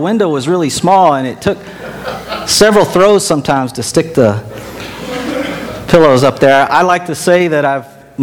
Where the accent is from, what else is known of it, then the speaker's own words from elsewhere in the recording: Texas, United States; also born or lived in St. Louis, Missouri / Thailand / Minnesota; we grew up in Texas. We lived in St. Louis, Missouri for a year and a half. We went to Thailand for 5 years, went to Minnesota for almost 17, came back to Texas.